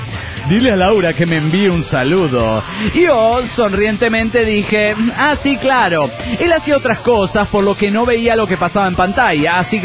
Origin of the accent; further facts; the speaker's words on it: New Jersey, United States; born there; now in San Marcos, United States; Sangre mexicana aquí, pero yo nací en New Jersey. Así que, bueno, ahora vivo en Austin, Texas. O vivía porque me acabo de mudar a la Universidad de San Marcos, Texas.